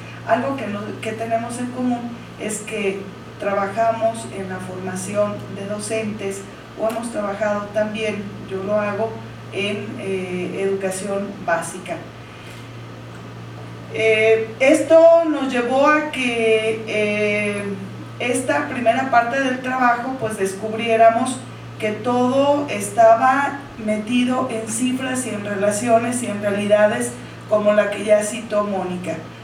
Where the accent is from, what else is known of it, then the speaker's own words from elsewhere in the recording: Zamora, Michoacán, Mexico; also born or lived in Mexico City; Zamora, aunque soy nacida aquí en el Distrito Federal, solo mi acta lo atestigua, mi ombligo también, por acá se quedó, pero toda mi forma de ser, pensar, mi cultura, mi familia se encuentran en Zamora.